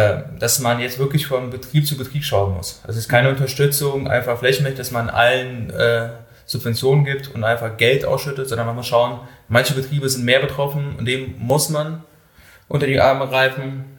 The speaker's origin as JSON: {"language": "German", "town": "Munich", "region": "Bavaria", "country": "Germany", "said": "wir kommen ja aus München"}